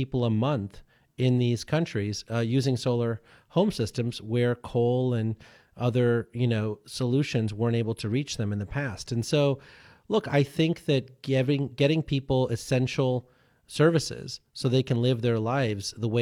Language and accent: English; India; born there; when you think about where I was born in India